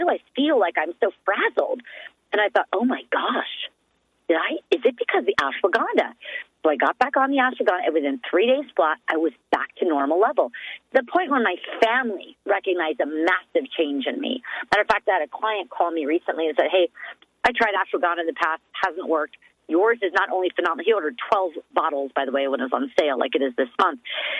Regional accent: Scotland, United Kingdom; For me, I'm a gal who's wired hard. I'm Scottish. I'm very fiery.

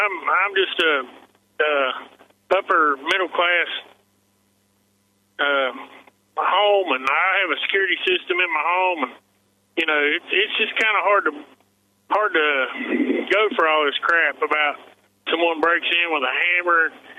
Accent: Appalachia, United States; If you haven't figured it out yet, I'm from the Appalachian Mountains, and we had a power plant that we hauled coal into to produce power.

